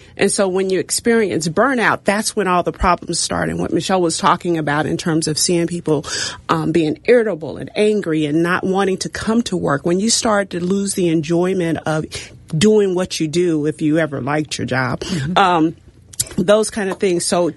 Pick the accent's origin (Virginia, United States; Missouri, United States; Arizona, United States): Missouri, United States; Kansas City; So for me, I'm from Missouri. I'm from Kansas City.